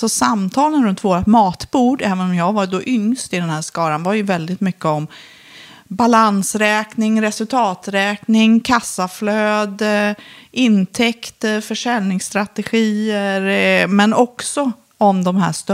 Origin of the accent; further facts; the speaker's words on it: Filipstad, Värmland, Sweden; Min uppväxt var ju... Jag växte upp i Filipstad.